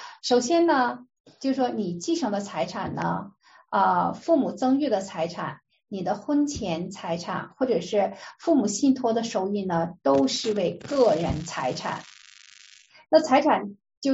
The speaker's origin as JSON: {"language": "Chinese", "country": "China", "said": "就是呢我们中国人呢喜欢购置房产"}